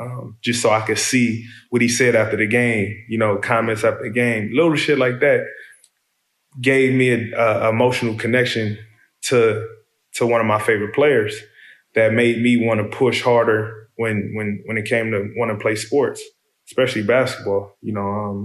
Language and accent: English; Compton, California, United States; it's just a natural instinct growing up in Compton to understand, you know, where to go, where not to go